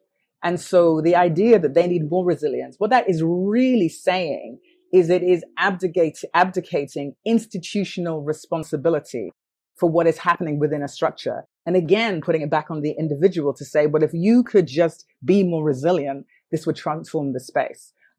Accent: Ghana; also born or lived in New York, United States; I lived in New York for almost a decade. So as a creative migrant, I came across it all the time. I'm Ghanaian

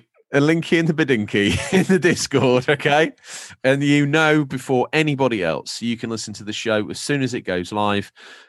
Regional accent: England, United Kingdom; moved away as an adult; now in New York, United States; as an Englishman now living in New York, I find American sports absolutely fascinating.

